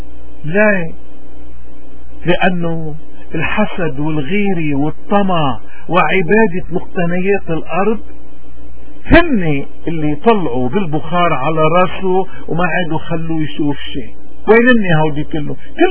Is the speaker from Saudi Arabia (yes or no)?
no; Lebanon; من هون نحن كلبنانيين، واليوم بلدنا عم بيواجه وضع ابليسي